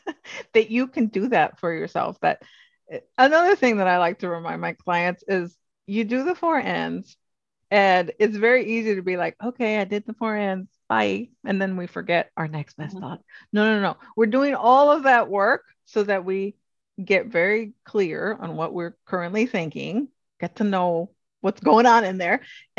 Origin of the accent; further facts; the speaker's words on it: Hawaii, United States; I was born and raised in Hawaii, nice and sunny.